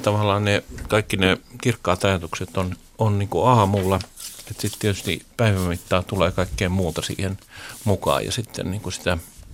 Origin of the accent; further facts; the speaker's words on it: Pori, Satakunta, Finland; Mä muistan Porista tuolta, kun mä oon sieltä Meriporista kotoisin.